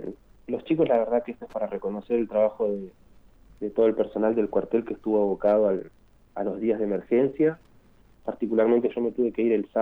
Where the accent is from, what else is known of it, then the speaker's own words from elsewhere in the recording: Chos Malal, Neuquén, Argentina; para los que somos de Chosmalal